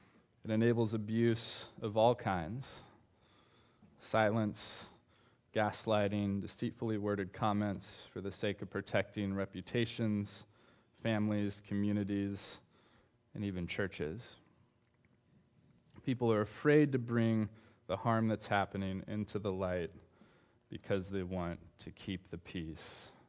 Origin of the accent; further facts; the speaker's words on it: Bakersfield, California, United States; Last weekend, I was in my hometown of Bakersfield for my brother's wedding.